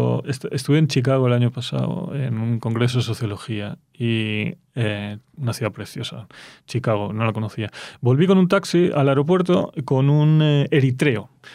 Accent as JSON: {"language": "Spanish", "country": "Spain", "lives_now": "United States", "said": "una de las cosas que me parecen muy frustrantes como español en Estados Unidos"}